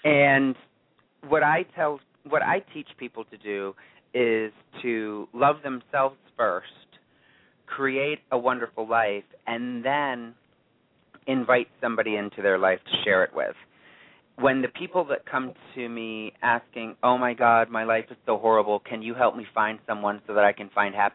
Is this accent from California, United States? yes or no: no; Otego, New York, United States; moved away as an adult; originally from a small town called Otigo, which is right outside of Oneonta, so I just say I'm from Oneonta.